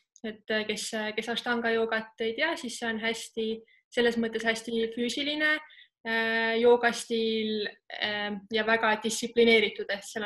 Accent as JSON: {"language": "Estonian", "town": "Tartu", "region": "Tartu County", "country": "Estonia", "tie": "born or raised there", "also_born_or_lived": "Kuremaa", "said": "Ma tulen tegelikult päris lapsepõlves elasime Kuremaal, aga üldiselt pean ma ennast pigem tartlaseks, et ma olen Tartus käinud koolis, ülikoolis, seal sellised noorema eluaastat elanud"}